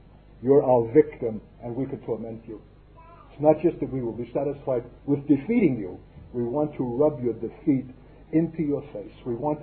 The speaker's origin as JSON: {"language": "English", "town": "Brooklyn", "region": "New York", "country": "United States", "tie": "born there"}